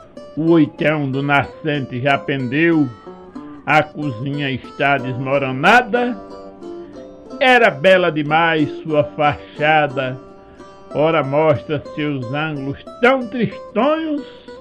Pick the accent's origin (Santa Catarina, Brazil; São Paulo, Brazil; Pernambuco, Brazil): Pernambuco, Brazil; Bezerros; Pernambuco, mais precisamente no sítio Frutuoso, em Bezerros, lugar onde nasci e ali fui criado e constituí família